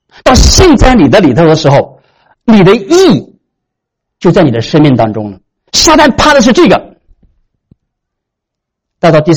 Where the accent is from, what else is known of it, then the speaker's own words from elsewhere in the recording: China; 我们中国人特别喜欢讲义